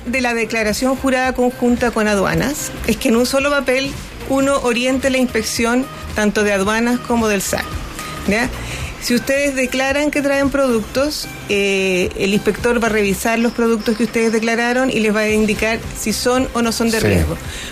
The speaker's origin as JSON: {"language": "Spanish", "country": "Chile", "said": "como personas, como chilenos, como pasajeros que ingresamos a Chile"}